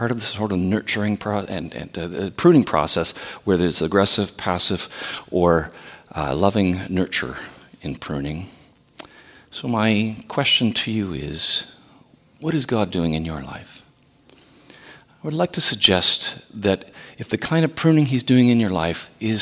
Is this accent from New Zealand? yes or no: no; Brooklyn, Ontario, Canada; also born or lived in Sault Ste. Marie; I was born in Sault Ste. Marie, and on purpose he moved away from there, moved down to Brooklyn where I grew up, Brooklyn, Ontario.